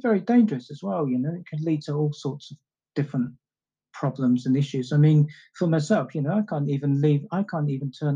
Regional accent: London, United Kingdom; when I was growing up in London during the 1970s

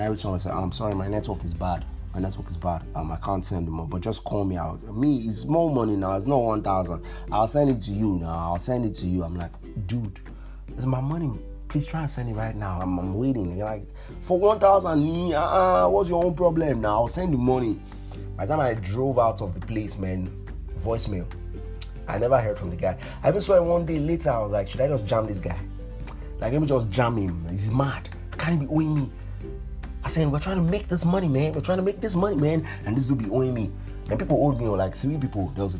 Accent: Port Harcourt, Rivers, Nigeria; accent: Port Harcourt; You know, now Port Harcourt, we get ginger. I shout, I give him my Port Harcourt accent.

